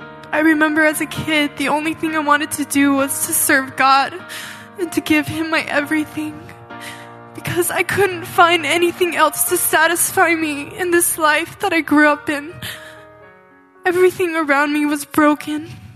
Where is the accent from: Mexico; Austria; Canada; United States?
Mexico; Chihuahua; I was born and raised in Chihuahua, Mexico, in a small polygamous community of fundamental Mormons.